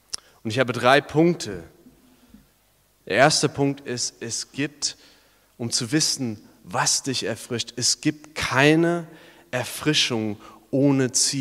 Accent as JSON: {"language": "German", "region": "California", "country": "United States", "said": "ich komme auch aus der Nähe von Hollywood"}